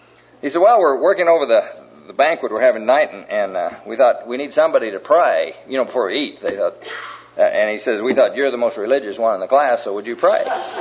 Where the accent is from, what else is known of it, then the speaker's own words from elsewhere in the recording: Knoxville, Iowa, United States; I was raised in Knoxville, Iowa